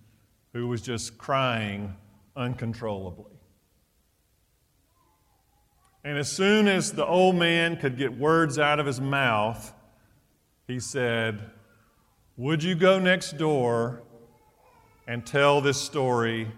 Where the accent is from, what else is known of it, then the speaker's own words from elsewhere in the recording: Georgia, United States; The great Southern novelist Flannery O'Connor, from my home state of Georgia, once wrote